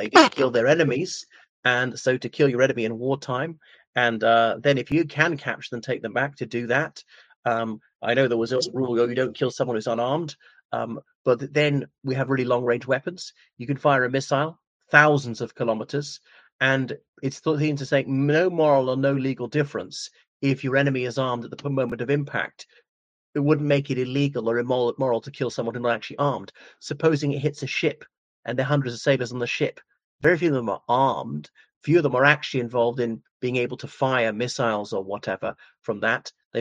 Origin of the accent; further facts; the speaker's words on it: United Kingdom; And just because I'm British, I'm not automatically saying that they're better than the other ones.